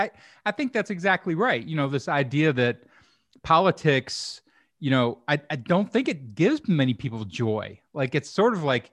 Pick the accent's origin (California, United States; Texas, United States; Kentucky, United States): Kentucky, United States; Louisville; I'm from Kentucky originally. You can't get rid of that.